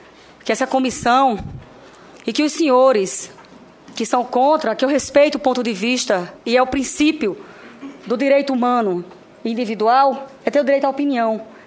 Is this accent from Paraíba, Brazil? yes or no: yes; Paraíba, Brazil; eu sou da Paraíba, do Nordeste, desse grande Brasil. Sou mãe de Vitor.